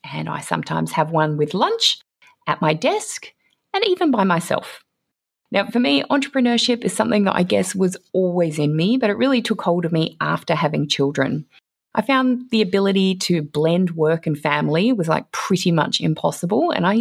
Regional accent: Australia; I'm also an Aussie mum of three young kids

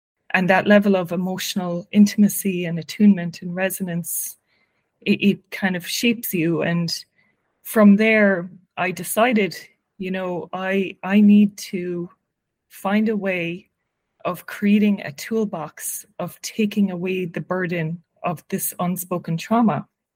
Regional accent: Cork, Munster, Ireland; moved away as an adult; now in New York, United States; So I grew up in Cork. I went to college in UCC

